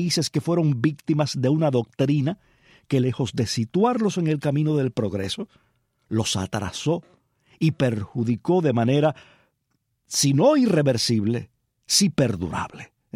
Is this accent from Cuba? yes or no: yes; Cuba; como cubano